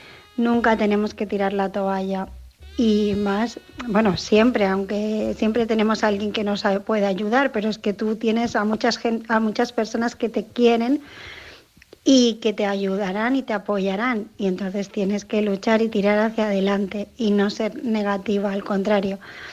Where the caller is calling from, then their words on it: Barcelona, Catalonia, Spain; de Barcelona